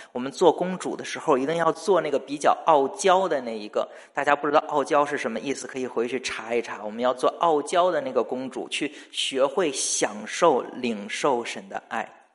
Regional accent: Beijing, China; 那我小的时候呢，住在北京啊

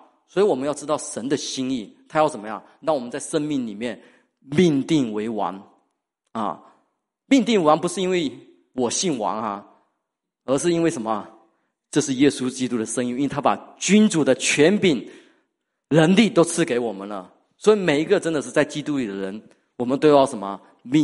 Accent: Fujian, China; 爱拼才会赢嘛，对不对？我们福建人说的，爱拼才会赢

